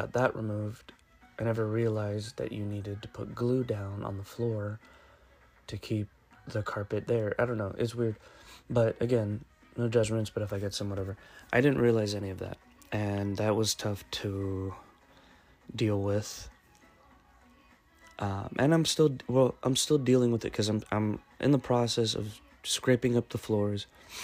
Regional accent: San Antonio, Texas, United States; also born or lived in California; it's the house that we grew up in when we moved to San Antonio from California

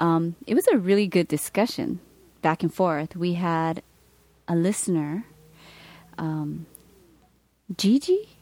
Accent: Hawaii, United States; And it's funny because we're both born and raised in Hawaii.

